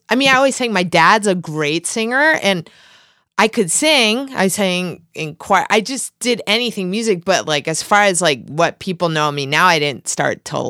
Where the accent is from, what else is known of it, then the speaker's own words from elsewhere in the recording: Midwest, United States; I'm from the Midwest and like we're, my mom's a French Canadian descent and my dad's Swedish and descent.